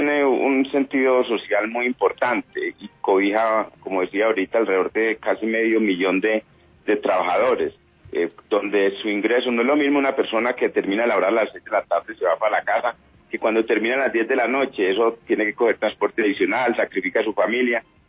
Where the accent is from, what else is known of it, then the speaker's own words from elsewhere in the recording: Medellín, Antioquia, Colombia; yo soy de Medellín y me toca financiar un apartamento en Medellín para vivir con mi familia y otro en Bogotá para cuando yo esté acá.